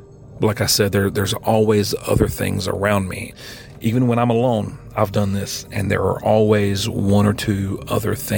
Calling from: North Carolina, United States; Hi, Derek. … I'm calling from North Carolina.

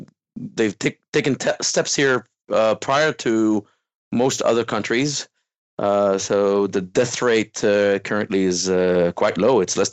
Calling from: Central District, Israel; English is a second language; From Israel, just near Tel Aviv.

